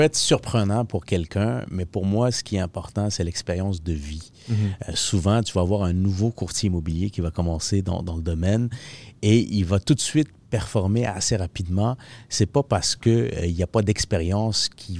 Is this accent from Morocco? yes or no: yes; Morocco; born there; moved away; moi, je suis né au Maroc, Donc, puis on est arrivé ici avec notre famille en septembre 2002.